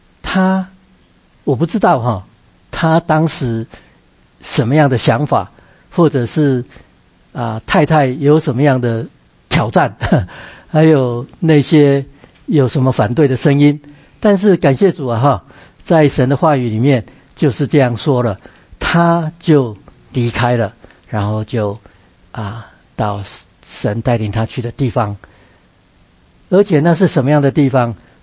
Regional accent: Taiwan; 我是从台湾来的了哈。那我太太枫林也是台湾来的，那家里也都是从小在长老会教会长大

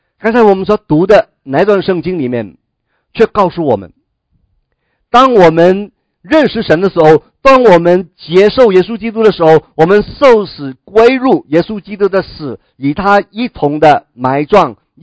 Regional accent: China; 特别我们中国人的观念，人死如灯灭

